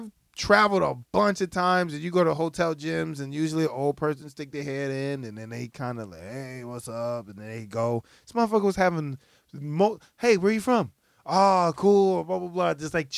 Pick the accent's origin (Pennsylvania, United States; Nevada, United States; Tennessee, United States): Pennsylvania, United States; Philadelphia; now in New York, United States; I'm not from New York. I live in New York, but I'm from Philly.